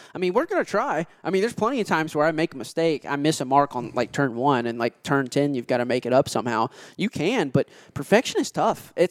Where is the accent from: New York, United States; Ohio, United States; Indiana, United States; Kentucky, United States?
Kentucky, United States; Man, I don't read, man. I'm from Kentucky.